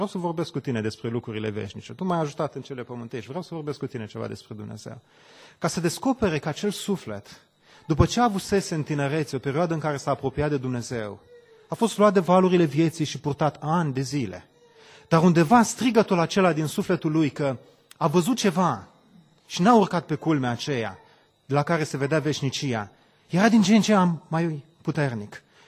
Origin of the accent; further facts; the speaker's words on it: Brăila, Brăila County, Romania; Eu sunt deloc din Brăila. Acolo se mergea mult la pescuit.